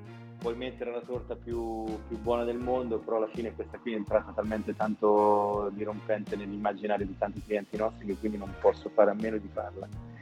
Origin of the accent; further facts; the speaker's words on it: Marche, Italy; Ma arriva tutto, quindi grazie da marchigiano.